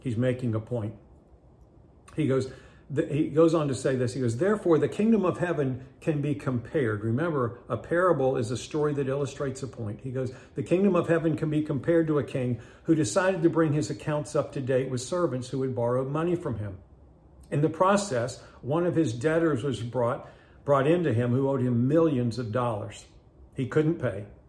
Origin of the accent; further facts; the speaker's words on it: West Virginia, United States; I'm from West Virginia.